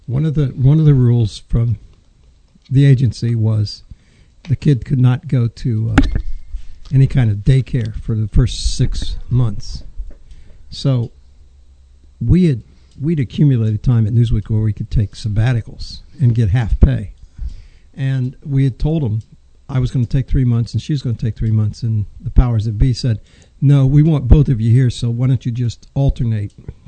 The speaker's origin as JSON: {"language": "English", "region": "Ohio", "country": "United States", "tie": "born or raised there", "said": "I grew up in Ohio"}